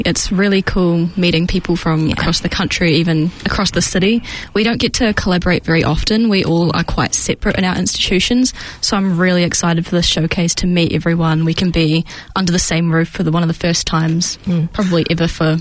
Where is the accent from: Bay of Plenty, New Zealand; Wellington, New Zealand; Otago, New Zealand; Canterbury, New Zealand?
Canterbury, New Zealand; Christchurch; moved away as an adult; I'm 20 years old. I grew up in Christchurch but moved here a couple years ago.